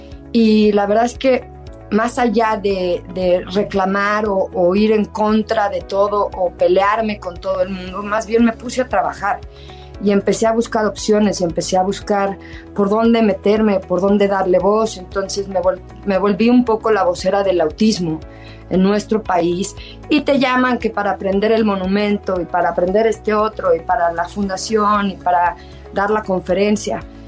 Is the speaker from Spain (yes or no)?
no; Mexico; siempre me apasiona mucho todo lo que tenemos como mexicanos